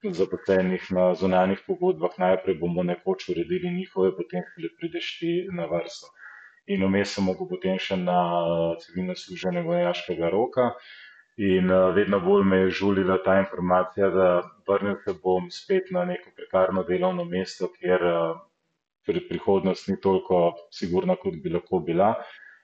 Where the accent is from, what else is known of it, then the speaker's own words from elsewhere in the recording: Kranj, Upper Carniola, Slovenia; Nekako v smislu, jaz sem iz Kranja, sem rekel